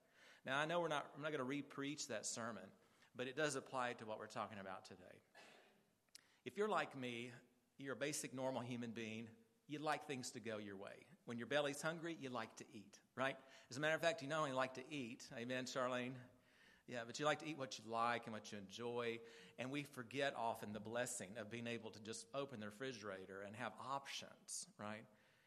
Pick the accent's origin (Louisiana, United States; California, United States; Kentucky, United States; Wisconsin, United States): Kentucky, United States; You see this still today back east where I grew up in Kentucky. Kentucky is a border state